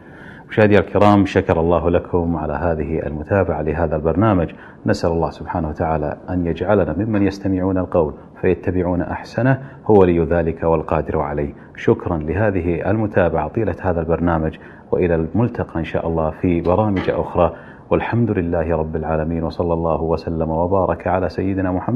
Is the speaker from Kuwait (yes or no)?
yes; Kuwait; ونزلت عندنا في الكويت